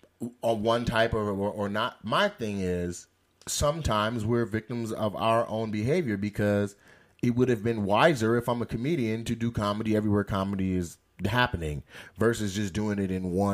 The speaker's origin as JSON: {"language": "English", "town": "Seattle", "region": "Washington", "country": "United States", "lives_now": "Los Angeles, United States", "said": "I got to L.A. and I'm from Seattle, which is not a super black area"}